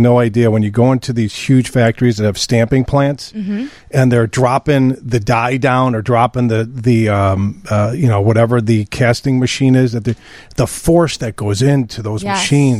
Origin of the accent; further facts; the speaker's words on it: Des Plaines, Illinois, United States; I grew up off of Ballard Road. So there in Des Plaines over there by Niles.